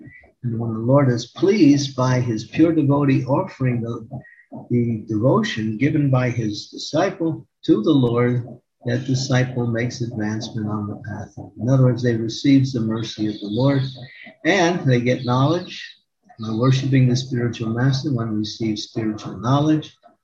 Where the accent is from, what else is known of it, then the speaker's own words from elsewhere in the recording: India; I grew up in India, and we all knew about Krishna. We grew up in our families, and we would honor Krishna. We would go to the temple of Krishna.